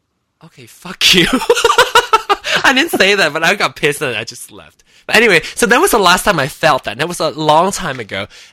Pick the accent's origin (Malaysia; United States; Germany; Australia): Malaysia; Penang; Because I come from Penang in Malaysia, even though Chinese are a minority in Malaysia, I come from an area where that's very highly populated by Asians, by Chinese.